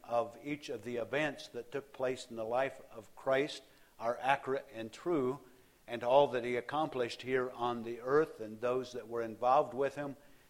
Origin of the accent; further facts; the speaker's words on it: Covington, Indiana, United States; also born or lived in California / South Carolina / Minnesota; I know I grew up in Covington, Indiana, and then my dad pastored the church that was there for 15 years, and then we moved to California